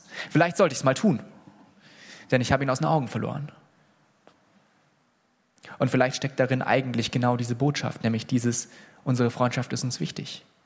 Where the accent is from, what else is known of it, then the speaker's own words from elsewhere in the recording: Swabia, Germany; Das muss ich als Schwabe vielleicht mal wieder hören.